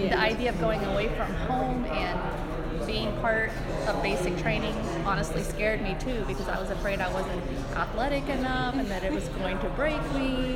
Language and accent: English; Sabetha, Kansas, United States; born there; I was born in Sabetha, Kansas, in May of 1969.